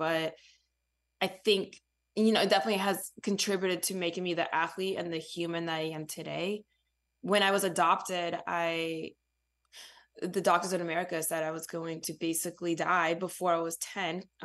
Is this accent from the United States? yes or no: no; Ukraine; And I grew up in orphanages in Ukraine for the first 7.5 years of my life.